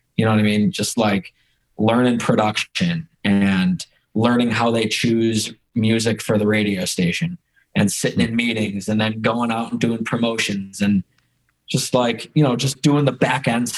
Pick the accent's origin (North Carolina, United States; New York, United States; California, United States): New York, United States; Buffalo; I'm from Buffalo, so it's cold outside.